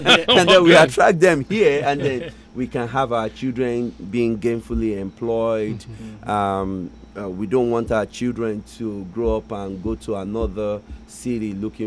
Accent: Nigeria; English is a second language; now in Tulsa, United States; I am from Nigeria originally, but I've been in Tulsa, Oklahoma for 6 years now.

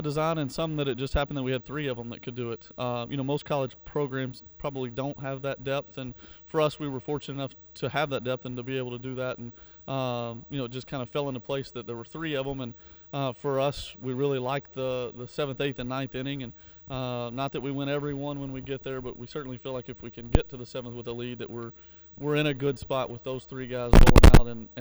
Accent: Arkansas, United States; So it was kind of one of those chances to move back closer to home. I'm from Arkansas, and a chance to be the head coach.

